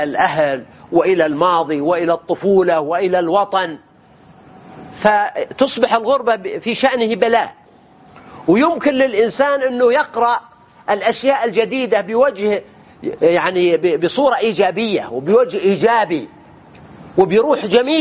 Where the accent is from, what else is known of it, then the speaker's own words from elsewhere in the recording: Mecca, Makkah Province, Saudi Arabia; فلما قلت أنا من مكة